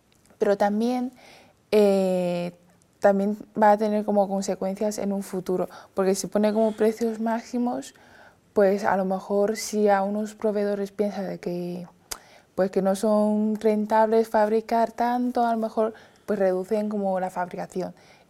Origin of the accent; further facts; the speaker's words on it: China; Spanish is a second language; now in Madrid, Spain; De China. Sureste.